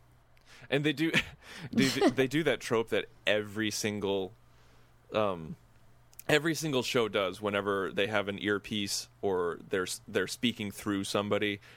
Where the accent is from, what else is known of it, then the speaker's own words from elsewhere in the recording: United States; I'm American, so I don't know.